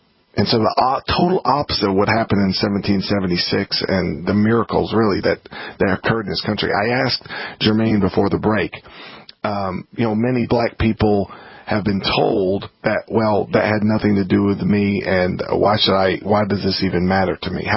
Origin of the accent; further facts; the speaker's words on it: United States; My parents were born here. I think I'm an American.